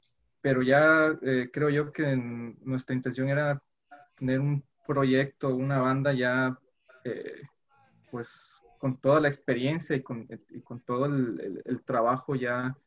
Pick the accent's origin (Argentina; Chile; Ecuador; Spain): Ecuador; also born or lived in Bogotá, Colombia; now in Sonora, Mexico; Así es, yo soy de Ecuador. De hecho, nací en Bogotá, en Colombia, pero me crié toda mi vida en Ecuador.